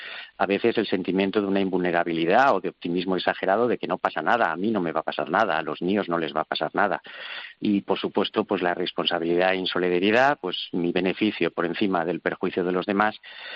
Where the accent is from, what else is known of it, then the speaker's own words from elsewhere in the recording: Valencia, Valencian Community, Spain; como soy de Valencia, te puedo decir